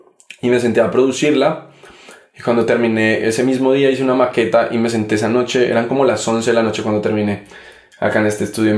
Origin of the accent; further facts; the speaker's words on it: Ibagué, Tolima, Colombia; Yo soy de Colombia, de Ibagué